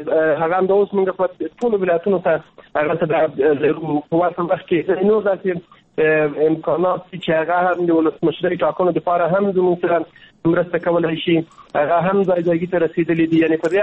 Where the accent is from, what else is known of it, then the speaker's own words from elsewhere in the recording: Afghanistan; دا موږ افغانان یو مسله لري